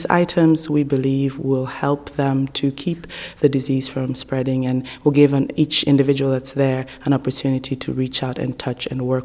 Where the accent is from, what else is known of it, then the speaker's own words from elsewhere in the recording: Benin; English is a second language; We come from Africa. Some of us come from the country, Sierra Leone. Others come from neighboring countries. I myself come from Benin, which is a few countries away from Sierra Leone.